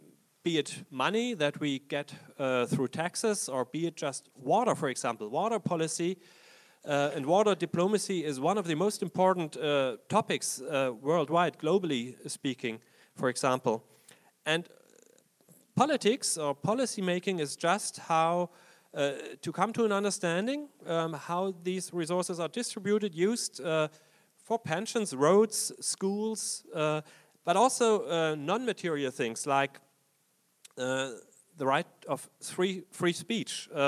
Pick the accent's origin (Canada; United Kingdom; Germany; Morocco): Germany; English is a second language; Growing up in East Germany meant we didn't have the right of free speech.